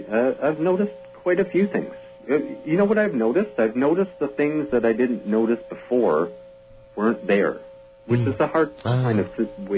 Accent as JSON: {"language": "English", "town": "Brantford", "region": "Ontario", "country": "Canada", "tie": "born or raised there", "said": "I grew up in Brantford, Ontario, which was the home of the Gretzky's."}